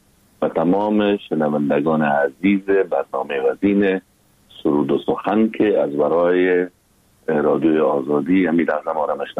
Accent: Afghanistan

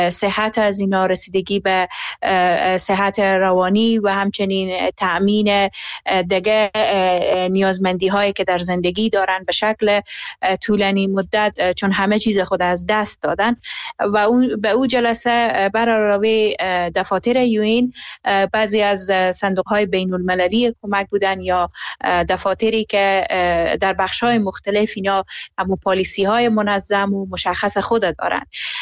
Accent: Herat, Afghanistan; به عنوان یک شهروند، به عنوان یک انسان و به عنوان یک هراتی

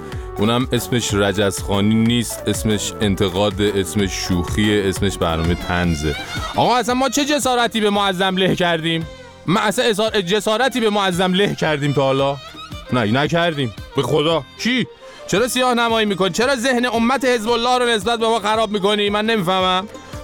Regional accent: Iran; والا ما ایرانی هستیم، هرچی هم میگیم راجع به ایرانه

